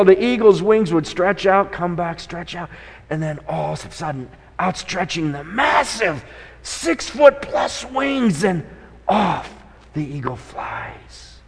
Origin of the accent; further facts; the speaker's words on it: Decorah, Iowa, United States; born there; I was born in Decorah, Iowa.